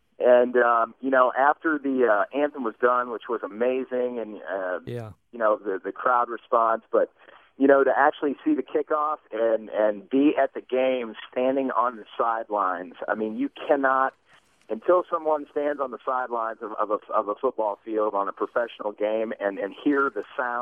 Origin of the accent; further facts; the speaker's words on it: Uniontown, Ohio, United States; No, I grew up in Uniontown, Ohio, which is a really small community. It's right by Hartville, Ohio